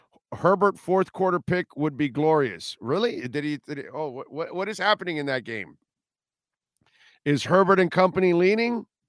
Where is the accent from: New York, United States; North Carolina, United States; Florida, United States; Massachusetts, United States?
Florida, United States; now in Missoula, United States; I'm in Missoula, Montana now, born and raised in South Florida for 30 years.